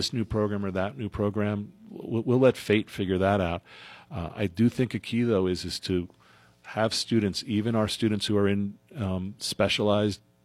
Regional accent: East Coast, United States; I said earlier this feels more Midwestern than the East Coast, because I grew up on the East Coast.

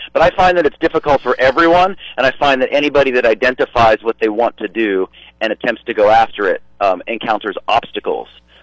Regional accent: Butler, United States; a lot of those people have known my folks because I'm from Butler

